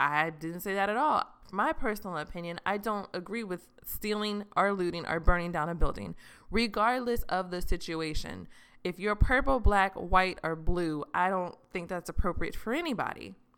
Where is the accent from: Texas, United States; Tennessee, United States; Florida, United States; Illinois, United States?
Texas, United States; Austin; I'm from Austin, Texas, and I think Austin is wonderful and I love it.